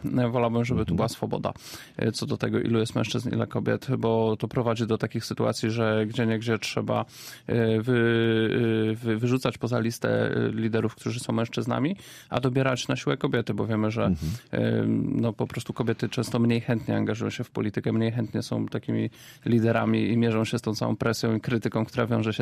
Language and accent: Polish; Zielona Góra, Lubusz Voivodeship, Poland; Zawsze, kiedy przyjeżdżam, to jest moje rodzinne miasto